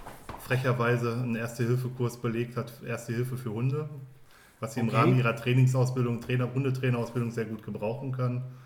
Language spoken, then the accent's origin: German; North Rhine-Westphalia, Germany; in Bottrop, in meinem Heimatumfeld, wenn man so will. Ich komme ja aus dem Ruhrgebiet.